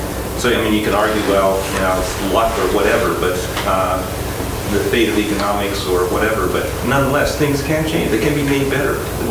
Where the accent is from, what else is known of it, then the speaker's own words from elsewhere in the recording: California, United States; I'm about your age, and so I grew up in California